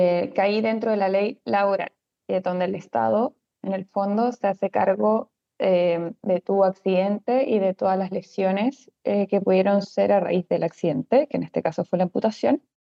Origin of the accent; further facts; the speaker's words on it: Chile; moved away as an adult; now in Barcelona, Spain; yo soy chilena y me vine a vivir hace aproximadamente un mes a Barcelona